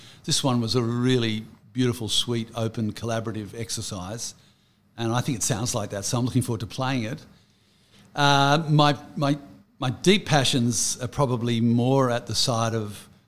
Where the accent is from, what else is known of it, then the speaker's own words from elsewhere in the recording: Australia; But yeah, hey, I'm an Aussie artist and I care about it a lot.